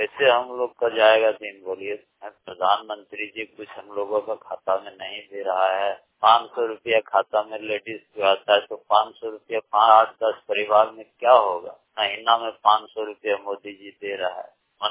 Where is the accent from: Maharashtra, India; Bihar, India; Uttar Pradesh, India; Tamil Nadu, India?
Bihar, India; हम लोग बिहार के रहने वाले हैं, यहाँ हम लोग का जन्म भूमि है